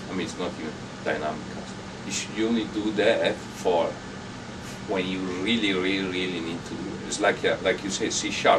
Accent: Lombardy, Italy; English is a second language; I'm from near Milan, near Bergamo. It's a city near Milan. Actually, it's a small town.

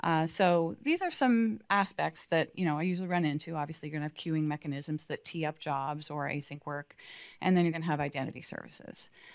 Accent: San Diego, California, United States; I'm here from San Diego, but actually on my way through Monterey and then here.

